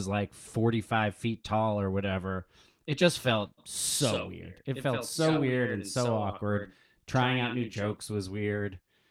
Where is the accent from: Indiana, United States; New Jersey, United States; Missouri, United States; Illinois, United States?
New Jersey, United States; also born or lived in Michigan, United States; But I grew up in Jersey. I was born in Michigan. My parents got divorced when I was 2. And so I grew up in Jersey with my mom, and my dad lived in Michigan.